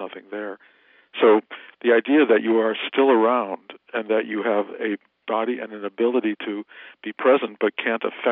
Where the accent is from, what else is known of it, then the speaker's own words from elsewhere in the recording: Detroit, Michigan, United States; And when I came to Detroit at one point to do an interview about Ghost, which Detroit being my hometown